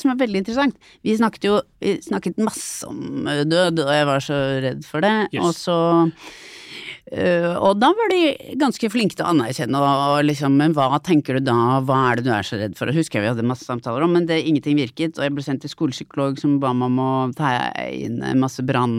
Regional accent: Haslum, Akershus, Norway; Altså, jeg vokste opp på Haslum, som var veldig sånn... sosialdemokratisk, like sånne kasser man bodde I sånne rekkehus bortover. Ganske beskyttet, men litt sånn... Øvre middelklasse, men akademikere som snobbet nedover, på en måte.

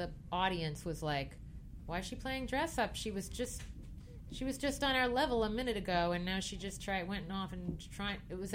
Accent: Merrick, New York, United States; I'm from Merrick. I am white bread.

